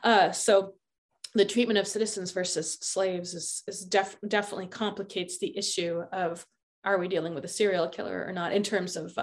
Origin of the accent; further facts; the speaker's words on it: West Coast, United States; I'm from the West Coast, so I tend to some of those tend to stick with me a little better